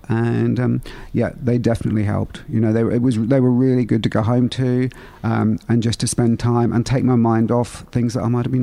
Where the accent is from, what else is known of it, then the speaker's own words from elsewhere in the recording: Derry, Northern Ireland, United Kingdom; I grew up in Northern Ireland, in Derry, and it's a fairly small city. And Northern Ireland back then was a really quite closed, quite religious community generally.